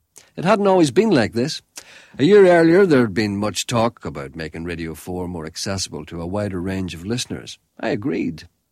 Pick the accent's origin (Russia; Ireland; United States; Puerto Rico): Ireland; It's called being Irish.